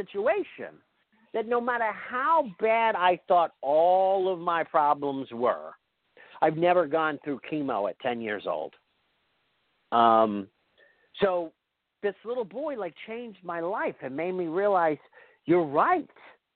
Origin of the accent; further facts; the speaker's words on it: United States; As an American citizen, I have free speech and I have free choice